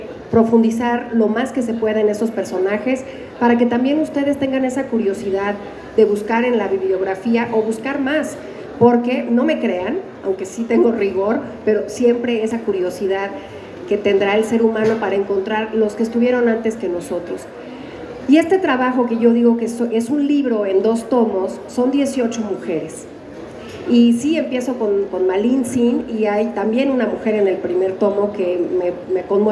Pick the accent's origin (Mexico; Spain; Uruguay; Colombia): Mexico; son parte también de ese gran crisol que somos todos los mexicanos